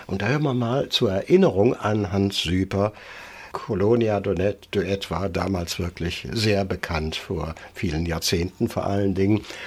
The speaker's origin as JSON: {"language": "German", "town": "Cologne", "region": "North Rhine-Westphalia", "country": "Germany", "said": "Und ja, ich bin eine Kölsche Jung."}